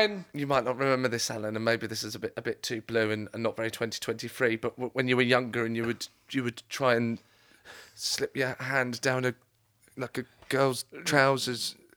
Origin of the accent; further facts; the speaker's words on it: United Kingdom; And I think there's an with being British, I think there's a kind of undercurrent of...